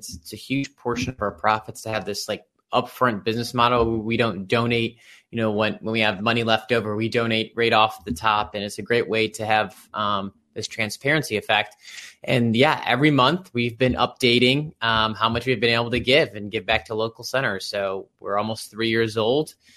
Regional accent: Columbia Station, Ohio, United States; Yeah, so Cleveland native, grew up on the west side in Columbia Station near Strongsville, went to St. Ed's High School in Lakewood, went to college at Cleveland State University.

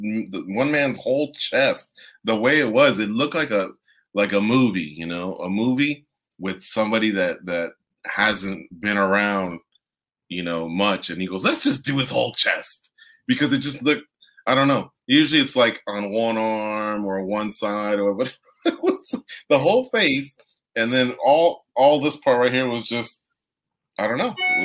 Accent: Santa Ana, California, United States; I'm in Tustin right now, California. That's where Carla is. I'm from Santa Ana, so I'm rooting for the SoCaler.

